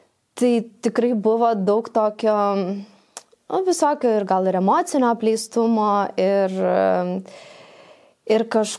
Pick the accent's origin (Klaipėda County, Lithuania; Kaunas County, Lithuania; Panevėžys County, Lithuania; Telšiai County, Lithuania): Klaipėda County, Lithuania; Šventoji; aš esu iš mažo miestelio kilusi, užaugau Šventojoj, kur vasara ten aišku yra sostinė, kur visi suvažiuoja, bet rudenį, žiemą iš viso nėra ką veikti